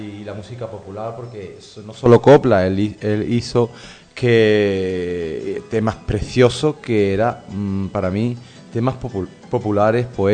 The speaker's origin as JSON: {"language": "Spanish", "town": "Ayamonte", "region": "Andalusia", "country": "Spain", "said": "Yo soy de Ayamonte, Huelva, y frontera con Portugal."}